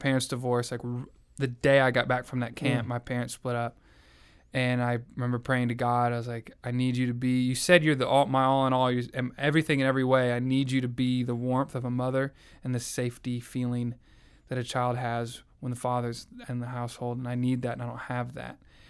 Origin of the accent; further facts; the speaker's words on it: Southern United States, United States; I guess it's a similar story as most kids and growing up in the Bible Belt.